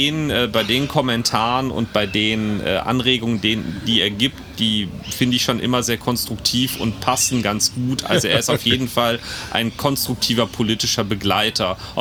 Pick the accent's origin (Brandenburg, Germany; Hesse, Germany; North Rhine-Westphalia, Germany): North Rhine-Westphalia, Germany; Neuss; born there; now in Cologne, Germany; Ich komme gebürtig aus Neuss und bin halt zum Studieren hier hingekommen.